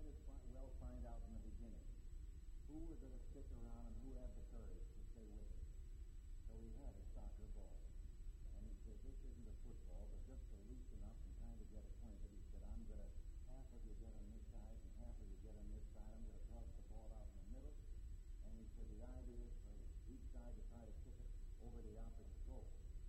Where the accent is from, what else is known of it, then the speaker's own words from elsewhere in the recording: Illinois, United States; It took place right near my hometown in northern Illinois.